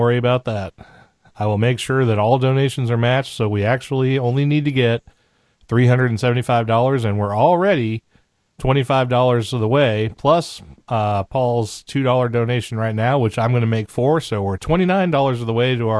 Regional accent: New England, United States; accent: New England; moved away; I grew up in New England and I had a habit when I lived there, I talk like a New Englander and I drop my R's a lot.

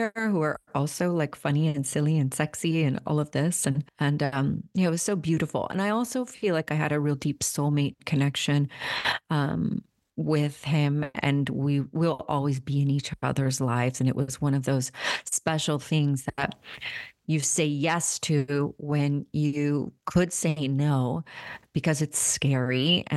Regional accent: Marietta, Georgia, United States; You know, I grew up in Marietta, Georgia. People would come to our house and, you know, we were spiritual

